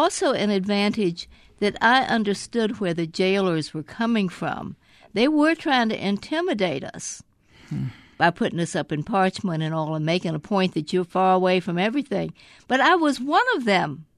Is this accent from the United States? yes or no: yes; the South, United States; Of course I'm proud of being a Southerner.